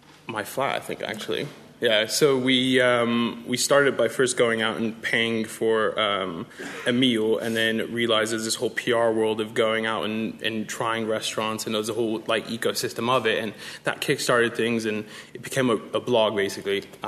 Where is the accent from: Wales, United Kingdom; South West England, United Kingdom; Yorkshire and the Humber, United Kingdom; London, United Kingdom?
London, United Kingdom; also born or lived in Los Angeles; despite the accent, I'm from London, grew up between both Los Angeles and London, so I had a feel of both kind of upbringings. And when I moved back to London